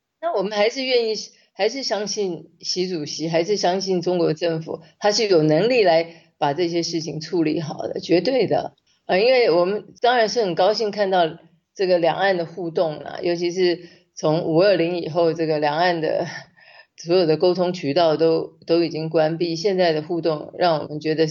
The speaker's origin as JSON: {"language": "Chinese", "country": "Taiwan", "moved": "as an adult", "lives_now": "Beijing, China", "said": "因为像我在北京已经住了23年啊，这比居住在台湾的时间还要长了，这已经就像我自己的那个所谓的家乡一样。"}